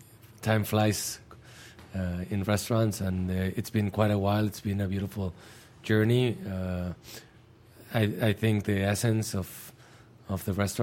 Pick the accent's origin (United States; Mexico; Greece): Mexico; I was born and raised in Mexico, but my grandfather, Enrique, had some Catalonian blood in him